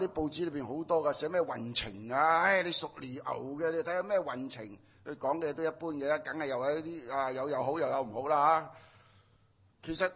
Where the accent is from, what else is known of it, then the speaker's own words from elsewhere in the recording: China; 我哋中國人好知㗎嘛